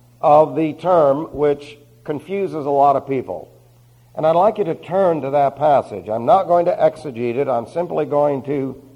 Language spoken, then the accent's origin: English; New York City, New York, United States; Now, when I was a boy growing up in New York City, that was quite common.